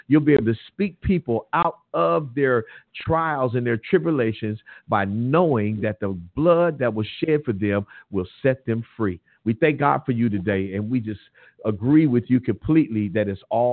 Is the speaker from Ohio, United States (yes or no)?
no; Compton, California, United States; also born or lived in Lynwood / Los Angeles; I grew up in Compton, Linwood, LA. I've grown up around here.